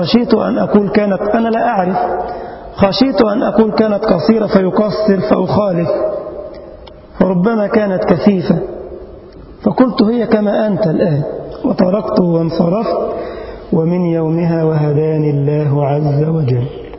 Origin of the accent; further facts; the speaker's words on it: Egypt; هو رجل حصل على أعلى الدرجات العلمية في بلدنا مصر